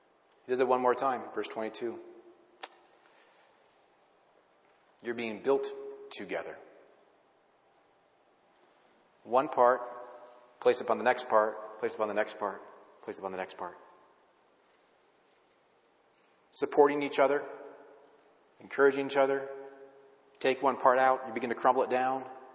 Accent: Wisconsin, United States; I'm like, I'm from Wisconsin. That's like right next to each other.

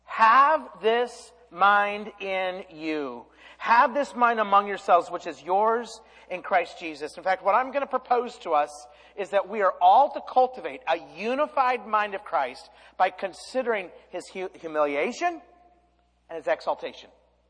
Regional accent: Idaho, United States; I grew up in Idaho. We don't have a football team.

